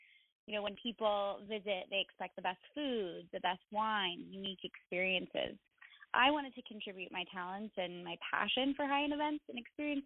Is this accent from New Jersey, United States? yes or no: no; Napa Valley, California, United States; It also helps that I'm born and raised in Napa Valley and grew up working in the hospitality industry.